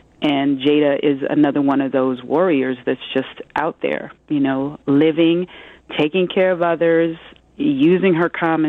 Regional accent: Omaha, Nebraska, United States; now in New York, United States; You know, I'm a Midwesterner too, because I come from Omaha, Nebraska

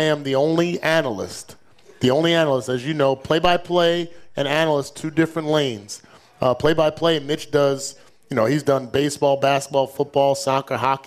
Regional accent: New Jersey, United States; that's a testament, one, to how I grew up in Jersey. My parents, we were a very sports-oriented family. I played all three sports growing up.

